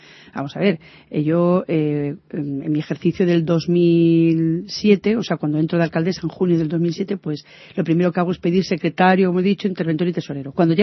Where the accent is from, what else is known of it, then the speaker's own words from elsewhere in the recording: Ciempozuelos, Community of Madrid, Spain; yo me siento española, creo que los ciempozuelos, la gran mayoría de ellos son españoles